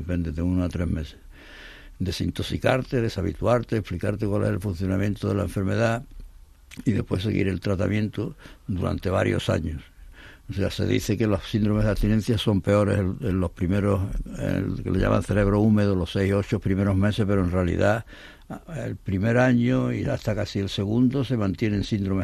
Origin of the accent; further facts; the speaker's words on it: Huelva, Andalusia, Spain; Yo, como soy de Huelva, digo un cacho.